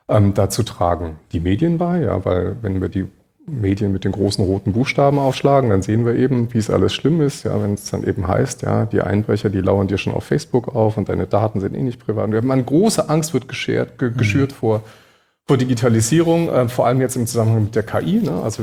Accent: Berlin, Germany; ich komme ja aus Berlin, ne?

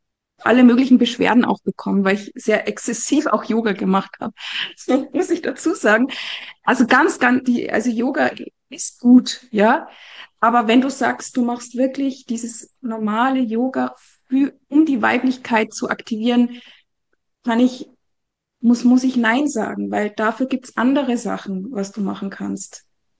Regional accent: Austria; Und dann habe ich so eine Watschen bekommen, sagt man ja bei uns in Österreich.

